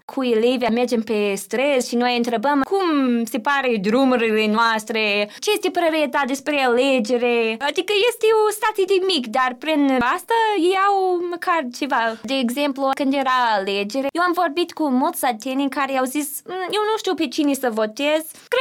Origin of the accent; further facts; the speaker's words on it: United States; Romanian is a second language; Și a zis, a cui ești? Sunt americancă! Și a zis, aaa! Tu ești americancă, nepoțica mea e în clasa ta.